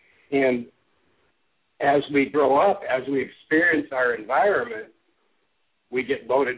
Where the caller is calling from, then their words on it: Dallas, Texas, United States; Dallas, Texas.